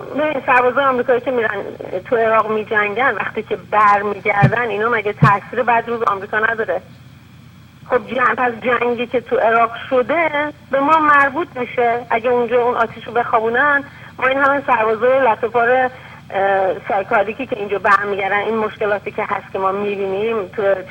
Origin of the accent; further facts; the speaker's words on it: Iran; moved away as an adult; از ایران اومدیم بیرون